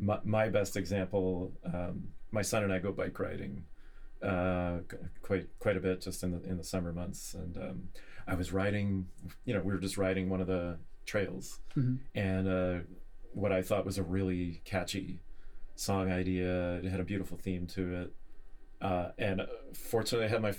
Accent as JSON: {"language": "English", "town": "Ottawa", "region": "Ontario", "country": "Canada", "moved": "as an adult", "said": "I'm Canadian originally, and I've lived here for 18 years. I was living in Ottawa, Ontario"}